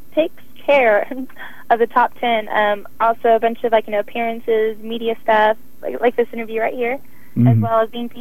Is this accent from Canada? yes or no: no; New Braunfels, Texas, United States; since you're right up the road from where I grew up in New Braunfels